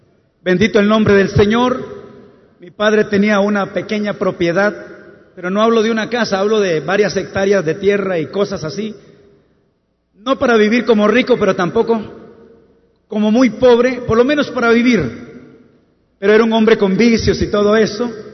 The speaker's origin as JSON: {"language": "Spanish", "country": "Costa Rica", "said": "soy originalmente costarricense"}